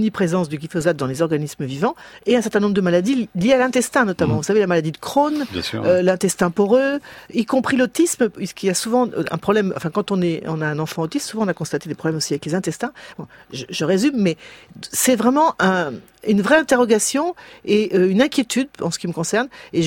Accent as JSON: {"language": "French", "country": "France"}